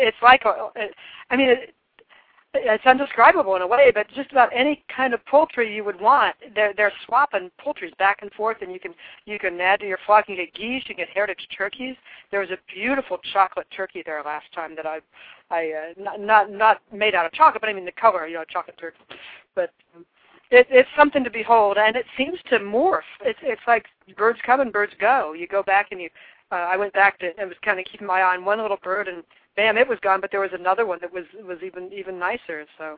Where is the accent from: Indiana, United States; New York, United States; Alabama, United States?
Indiana, United States; because of course I'm from Indiana, so I'm sort of a Buckeye cousin over there. So I'm a Hoosier